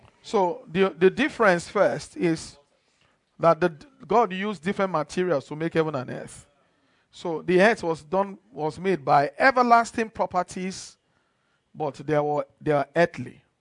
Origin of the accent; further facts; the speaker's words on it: Nigeria; I'm not from Africa. I'm from Nigeria. So you get. They see all of you as the same. Oh, why are you going? When are you going back to Africa? I'm not going back to Africa. I'm going back to Nigeria. As a matter of fact, I'm going to Ibadan.